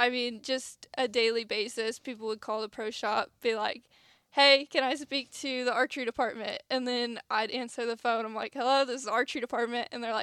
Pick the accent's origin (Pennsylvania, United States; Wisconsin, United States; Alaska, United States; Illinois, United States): Illinois, United States; Me, I grew up in Brown County, which is the Golden Triangle of Illinois.